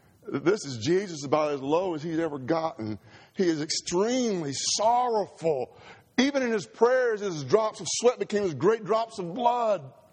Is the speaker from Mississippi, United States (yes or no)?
yes; Mississippi, United States; I told you about the isolation I had growing up in Mississippi. I felt totally alone.